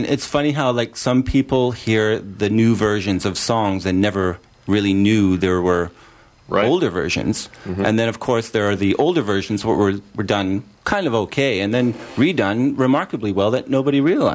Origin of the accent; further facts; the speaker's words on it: Toronto, Ontario, Canada; also born or lived in London; I grew up in Toronto.